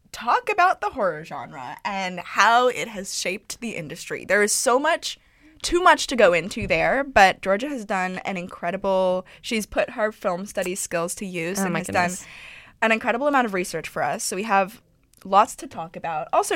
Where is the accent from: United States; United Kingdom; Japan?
Japan; I grew up in Japan, so... horror stories were big